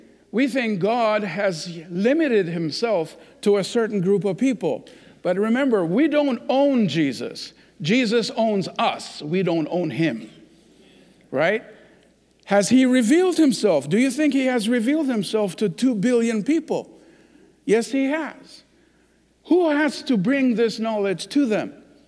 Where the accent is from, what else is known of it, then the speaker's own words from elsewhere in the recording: Iran; English is a second language; now in United States; When I discovered this, even though I'm from Iran, but I had to discover these long after I came to the United States